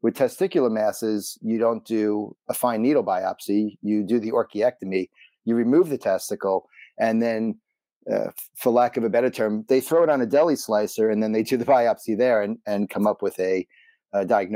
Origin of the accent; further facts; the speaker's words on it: Brooklyn, New York, United States; I happened to catch up with an old friend from growing up in Brooklyn.